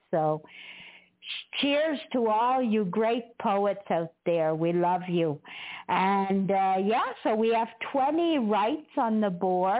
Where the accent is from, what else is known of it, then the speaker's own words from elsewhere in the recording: England, United Kingdom; you know, me being English.